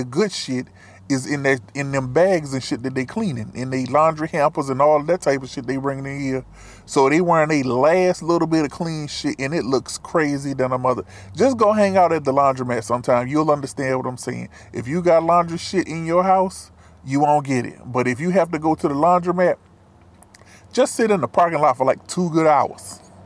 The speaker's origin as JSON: {"language": "English", "region": "North Carolina", "country": "United States", "lives_now": "Pacific Northwest, United States", "said": "I'm not from here. I'm not from the Pacific Northwest. I'm from North Carolina. Sometimes you can hear it in my voice like right now."}